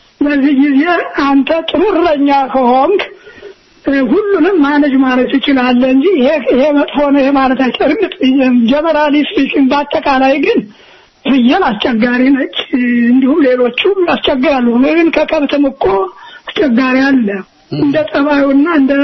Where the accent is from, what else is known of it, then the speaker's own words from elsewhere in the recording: Gondar, Amhara, Ethiopia; እኔ እንግዲህ መጀመሪያ ያደኩት ጎንደር ነው ጎንደር አደኩ